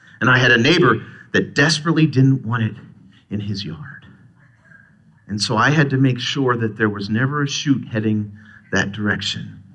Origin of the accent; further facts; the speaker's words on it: Pennsylvania, United States; Now, where I grew up in Pennsylvania, the German family that I had, the Germans are a part of my family, they did actually harvest dandelion and they made salad.